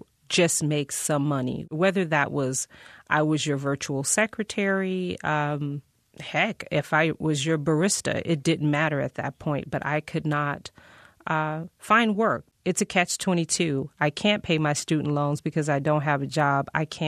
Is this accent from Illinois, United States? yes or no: yes; Chicago, Illinois, United States; I am from Chicago, born and raised on the South Side.